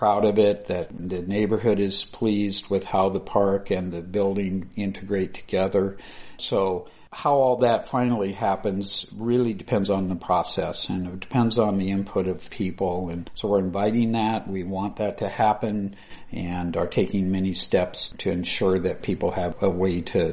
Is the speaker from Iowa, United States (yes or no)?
yes; Iowa, United States; I grew up in Iowa and recognized the history